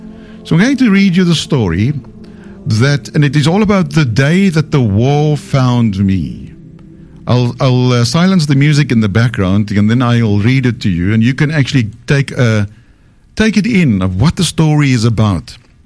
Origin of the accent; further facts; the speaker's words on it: South Africa; For boys growing up in South Africa during the 1980s, they carried a fear that none of us could quite name.